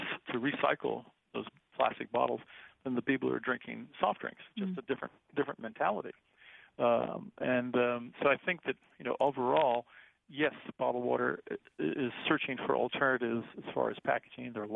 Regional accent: Italy; because I grew up overseas in Italy

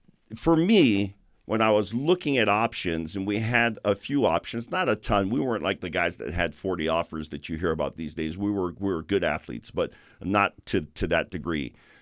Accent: Hawaii, United States; obviously growing up in Hawaii

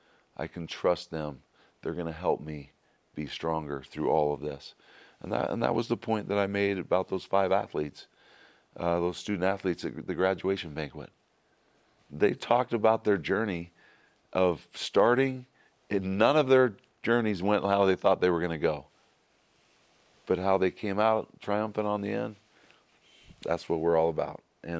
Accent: Provo, Utah, United States; And, the thought of a kid growing up in East Provo. I used to look over this incredible campus.

